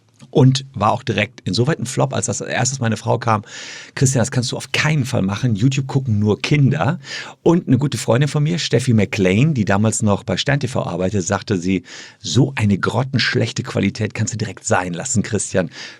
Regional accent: Gevelsberg, North Rhine-Westphalia, Germany; in Gevelsberg, meine Heimatstadt

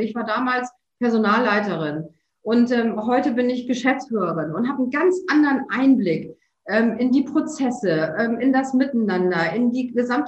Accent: Hamburg, Germany; ich habe mich als Hamburgerin ganz bewusst für die HEW entschieden, weil ich wollte in Hamburg etwas für Hamburg machen.

